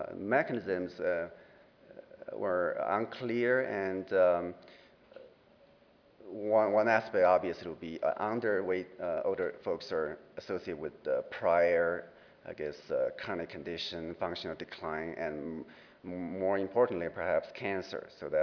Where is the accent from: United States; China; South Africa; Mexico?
China; Chengdu, Sichuan; during a visit back to my hometown, you know, Sichuan, China, Chengdu.